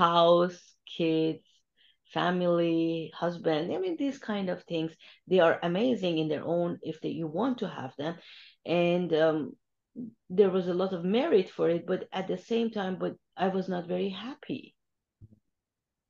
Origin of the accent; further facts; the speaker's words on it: Iran; Basically, I come from Iran originally, so I come from a land of Sufi poets, Hafiz and Khayyam and Rumi